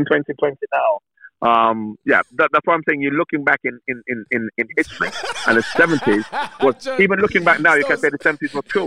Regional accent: Jamaica; growing up in Jamaica, I just love West Germany.

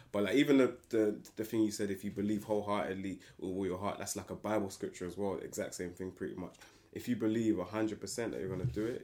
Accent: Harlesden, London, United Kingdom; So, I was born in Northwest London, Harlesden. Spent, like, 8 years of my life there. If you know Harlesden, you know.

